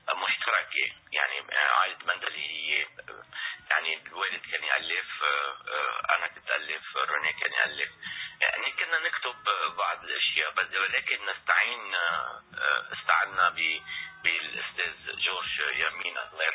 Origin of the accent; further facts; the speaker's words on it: Lebanon; لأنه إحنا أول شيء إحنا من لبنان من هوا شمالي